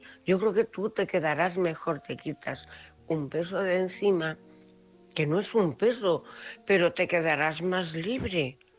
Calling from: Cuenca, Castilla-La Mancha, Spain; corresponsal de Cuenca.

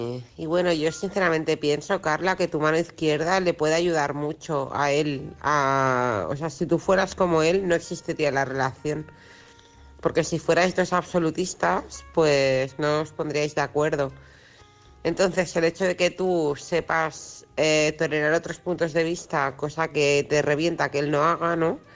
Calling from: Barcelona, Catalonia, Spain; de Barcelona.

